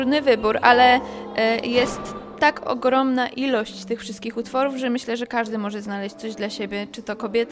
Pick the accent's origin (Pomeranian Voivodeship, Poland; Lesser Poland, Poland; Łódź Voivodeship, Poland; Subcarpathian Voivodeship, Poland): Pomeranian Voivodeship, Poland; Malbork; now in Bydgoszcz, Poland; Przyjechałam, pochodzę z Malborka, ale w tej chwili mieszkam w Bydgoszczy, więc nie miałam daleko.